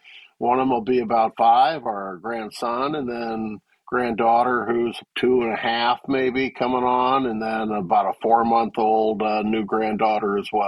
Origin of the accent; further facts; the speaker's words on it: St. Louis, Missouri, United States; No, I grew up here in St. Louis. Yeah, I went to Clayton High School, and my father and mother lived in Clayton for the latter part of, well, their whole life.